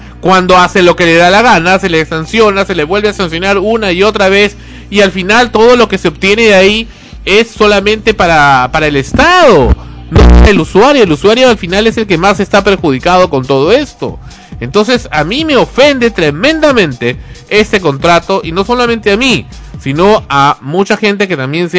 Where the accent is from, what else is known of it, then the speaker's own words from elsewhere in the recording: Peru; somos los peruanos